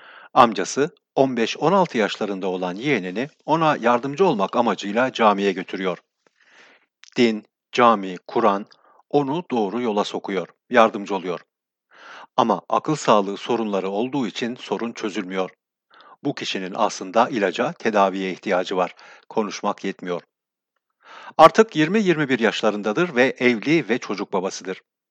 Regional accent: Homebush, New South Wales, Australia; also born or lived in Ankara, Turkey; Ben Türkiye doğumlu Avustralyalı bir film yapımcısıyım. Ankara'da doğdum. 2,5 yaşında Avustralya'ya geldim. Homebush'ta büyüdüm.

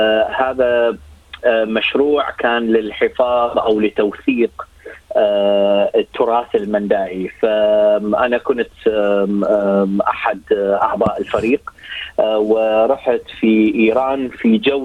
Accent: Iraq; يعني أنا من العراق فكنت قريب جدا على الحدود

